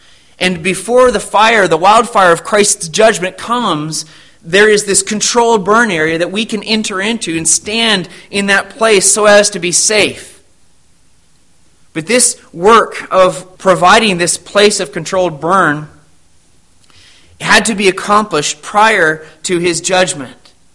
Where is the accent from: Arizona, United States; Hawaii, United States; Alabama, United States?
Arizona, United States; which we did have growing up in Arizona